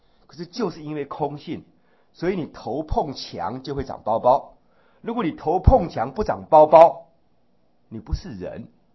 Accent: Zhonghe, New Taipei, Taiwan; also born or lived in Daxi; 因为我出生在大溪啊，后来搬到中和连城路，偶尔有到被带到台北来

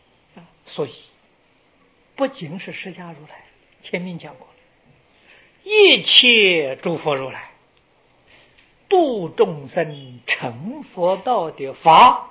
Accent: China

